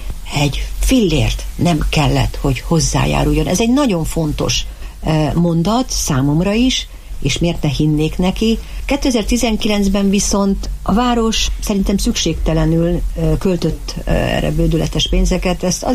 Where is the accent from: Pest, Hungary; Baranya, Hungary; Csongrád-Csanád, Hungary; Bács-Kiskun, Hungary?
Csongrád-Csanád, Hungary; Szeged; moved away as an adult; now in Miskolc, Hungary; én szegedi vagyok, szegedi születésű, és a Napfény városában születtem, ott nőttem föl, bár felnőtt életem hosszabb idejét Miskolcon éltem.